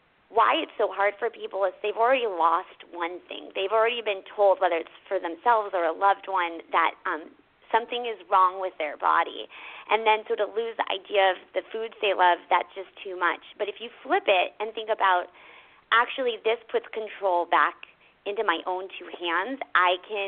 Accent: California, United States; Well, I grew up in California, you know, home of California Pizza Kitchen and all of these non-pizza pizzas.

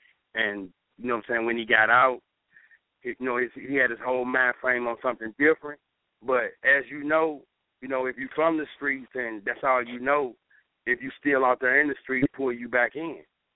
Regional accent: St. Louis, Missouri, United States; And I'm coming from St. Louis, Missouri, you know, born and raised, you know, the show me state.

